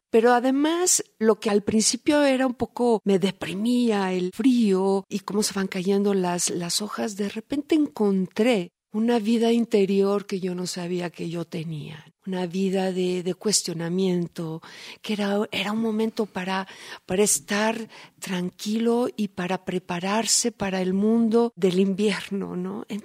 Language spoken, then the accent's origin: Spanish; Kyiv, Ukraine; born there; Spanish is a second language; also born or lived in Moscow, Russia; Mi primer año de idioma fue en Kiev, Ucrania, donde yo nací.